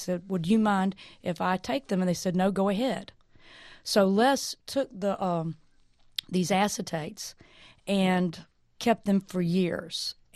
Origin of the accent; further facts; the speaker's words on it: Montgomery, Alabama, United States; born there; But when I was born in Montgomery, Alabama … took me to her home, and she legally adopted me.